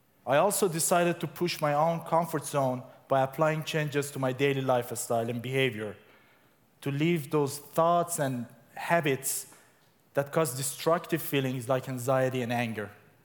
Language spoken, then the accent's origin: English; Iran; Furthermore, for me growing up in Iran, having a beard was not just a personal choice.